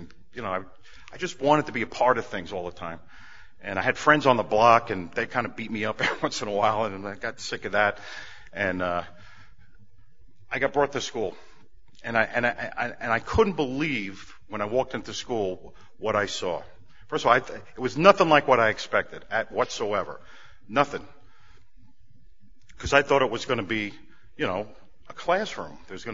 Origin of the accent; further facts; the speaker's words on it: Bronx, New York, United States; Most people know, well, everyone knows by now that I'm from New York. I'm from New York City. I'm a city boy. And I grew up in a place called the Bronx.